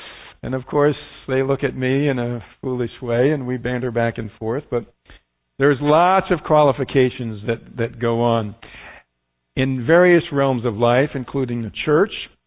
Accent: United States; born there; I've lived in the United States all my life. I was born in the United States.

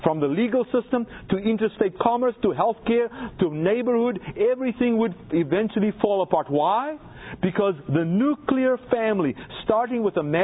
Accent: South Africa; South Africa, my home country.

